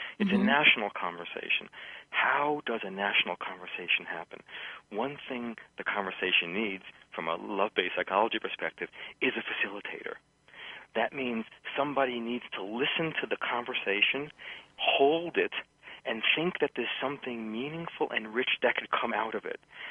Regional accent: New York, United States; I'm going to the airport to go to New York, which is my hometown. Some people will hear that in my pace and style and accent, et cetera.

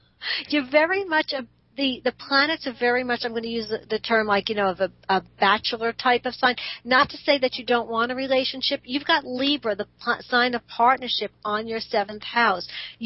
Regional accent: Brooklyn, New York, United States; No, I grew up in Brooklyn. I spent my first almost 30 years in Brooklyn.

